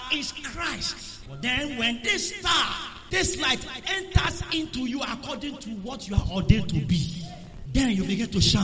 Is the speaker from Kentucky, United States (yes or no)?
yes; Kentucky, United States; born there; And I was born in Kentucky.